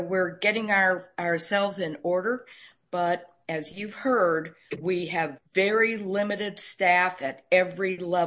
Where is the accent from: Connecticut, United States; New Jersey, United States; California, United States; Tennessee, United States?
California, United States; Pacific Palisades; by the way, I grew up in Pacific Palisades. My hometown is gone.